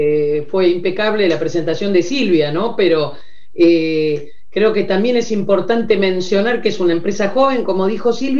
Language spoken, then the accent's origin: Spanish; Argentina; nosotros que somos argentinos